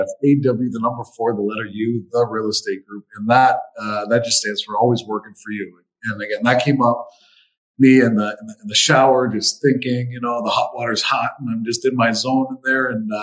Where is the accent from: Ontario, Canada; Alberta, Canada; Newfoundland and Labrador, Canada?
Ontario, Canada; Windsor; Again, I'm from Windsor. We got hit the hardest. We got hit really, really hard back then. I mean, we're an automotive sector down here